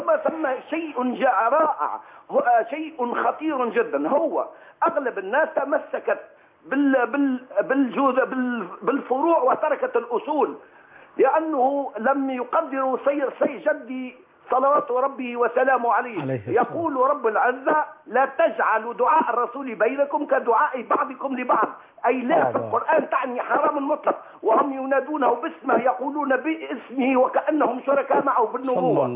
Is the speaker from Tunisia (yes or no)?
yes; Tunisia; من تونس، جزاكم الله خير وكفاكم الله شر على هذا الموضوع الذي أثرتموه